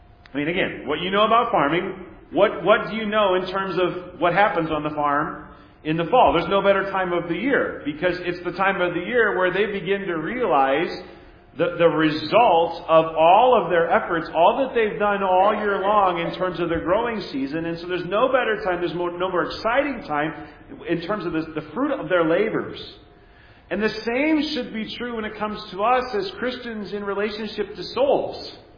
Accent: Nebraska, United States; You know, when I was growing up in Nebraska

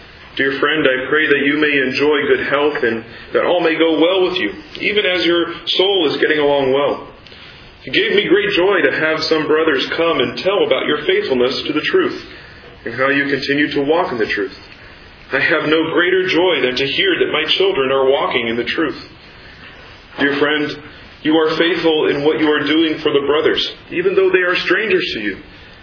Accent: Kansas City, Missouri, United States; Several years ago, back in my hometown of Kansas City

